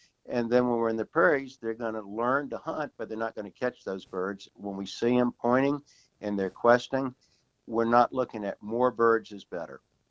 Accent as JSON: {"language": "English", "town": "Greenville", "region": "South Carolina", "country": "United States", "tie": "born or raised there", "said": "I grew up outside of Greenville, South Carolina, in a rural area back when Greenville was not a big metropolis."}